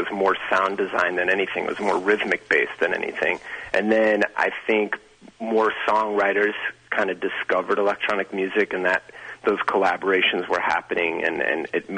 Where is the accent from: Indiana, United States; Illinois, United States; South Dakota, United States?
Illinois, United States; Chicago; Listen, I grew up in Chicago, and I definitely have vivid memories of, Comiskey Park